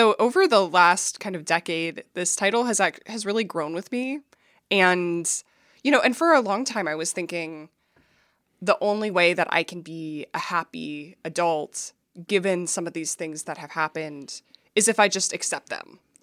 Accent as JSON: {"language": "English", "town": "Minneapolis", "region": "Minnesota", "country": "United States", "tie": "born or raised there", "said": "So I grew up in Minneapolis. My family was evangelical Christian."}